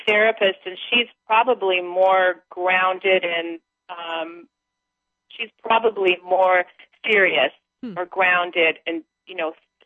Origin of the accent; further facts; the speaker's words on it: Santa Barbara, California, United States; now in Maui, United States; I've been to Kauai, and now I'm on Maui. And I'm really from Santa Barbara.